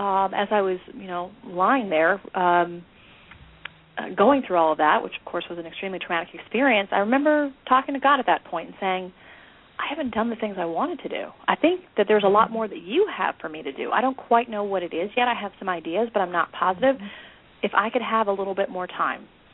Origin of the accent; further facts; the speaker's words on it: Georgia, United States; I had the urge to move back to Georgia, my home state, to Atlanta.